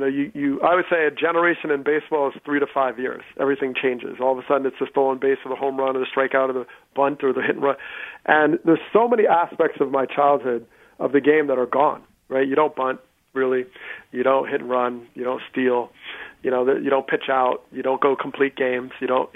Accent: New Jersey, United States; and I grew up in Jersey, so I knew Lenny's New York Mets career.

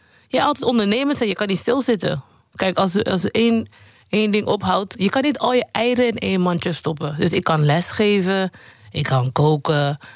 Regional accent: Sint Eustatius, Caribbean Netherlands; also born or lived in Curaçao; Ik ben op Curaçao geboren. Maar op Sint-Eustatius opgegroeid. En Sint-Eustatius is heel klein. wonen maar 4000 man, dus 21 vierkante kilometer, echt klein.

